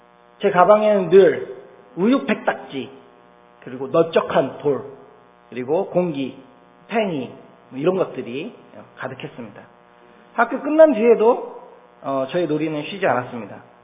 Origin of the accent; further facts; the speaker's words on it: Yeoju, Gyeonggi Province, South Korea; also born or lived in Yangpyeong; 저는 1986년에 경기도 양평 시골에서 태어났습니다. 1986년에 시골에 집에서 태어났습니다. 할머니께서 직접 저를 받아주셨고요. 이제 산파가 와서는 탯줄을 잘라주는 일만 하셨다고 합니다. 제가 누나가 있는데 제 누나도 병원에서 났으니까 굉장히 특이한 경험입니다. 그리고 초등학교 6학년 때까지는 경기도 여주에 살았습니다. 정말 시골입니다.